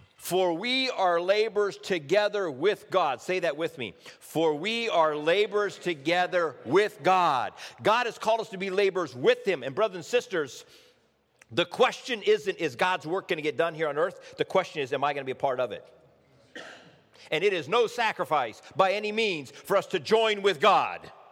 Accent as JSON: {"language": "English", "town": "Clona", "region": "Iowa", "country": "United States", "tie": "born or raised there", "said": "So I grew up in Clona, Iowa, a farming community."}